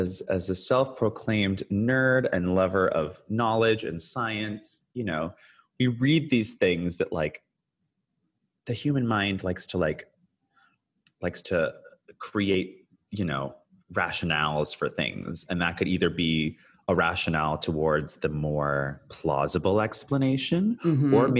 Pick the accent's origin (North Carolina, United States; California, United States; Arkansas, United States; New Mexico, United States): California, United States; San Francisco; also born or lived in Canada; I was born in Canada, as some of your listeners may know, but I actually spent like a good chunk of my like very young years in San Francisco in the Bay Area.